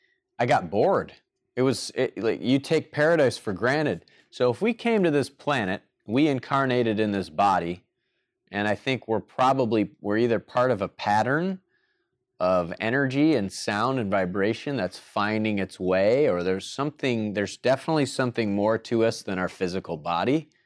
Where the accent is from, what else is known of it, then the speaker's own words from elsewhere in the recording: Michigan, United States; now in Miami, United States; I came here from Michigan to Miami, Florida